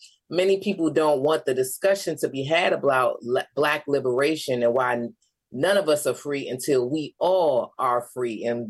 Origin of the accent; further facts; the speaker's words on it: Washington, District of Columbia, United States; all of this strife in my hometown, a native here, you know?